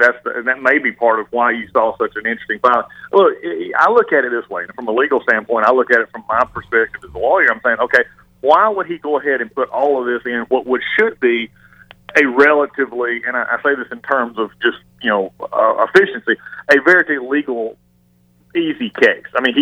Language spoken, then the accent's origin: English; the South, United States; and I'm from the South, so if the average person sitting at the Waffle House